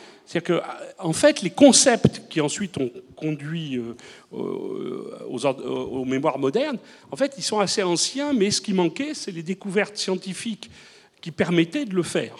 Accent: Bordeaux, Nouvelle-Aquitaine, France; moi je suis bordelais

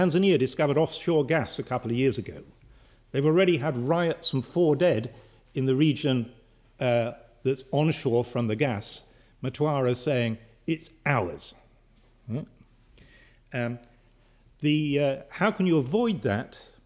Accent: United Kingdom; as a Brit, I cannot resist the example of the euro

